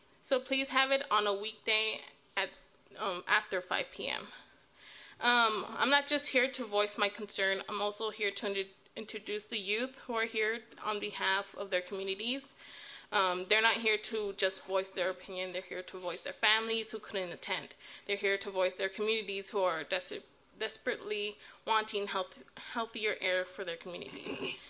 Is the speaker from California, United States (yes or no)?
yes; Los Angeles, California, United States; now in Richmond, United States; So I lived in Richmond for 2 years now, and I see some similarities between Richmond and my hometown in Southeast Los Angeles.